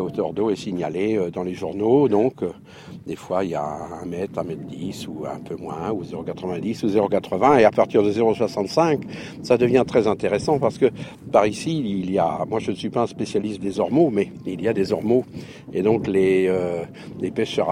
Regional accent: Saint-Malo, Brittany, France; born there; je suis né à Saint-Malo, mon père était pêcheur à pied.

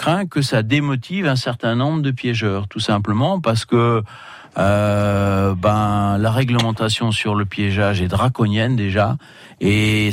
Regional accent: Bourgogne-Franche-Comté, France; moi je viens du département de Bourgogne

